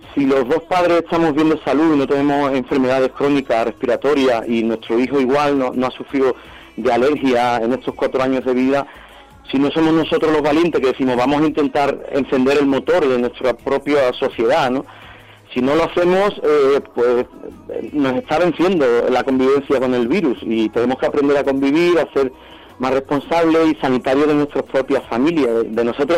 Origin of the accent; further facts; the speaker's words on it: Jerez, Andalusia, Spain; a mi tierra, sí. Jerez